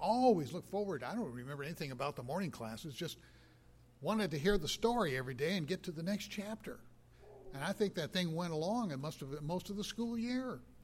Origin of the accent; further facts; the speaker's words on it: Oregon, United States; I grew up in Oregon.